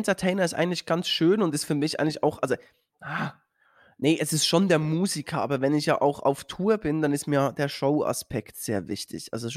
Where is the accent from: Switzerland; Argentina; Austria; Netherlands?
Switzerland; Bei uns in der Schweiz, so ab 14 kannst du so, weißt du, diese Mofas, Moped nennt man das, ne? In der Schweiz sagen wir Döffli.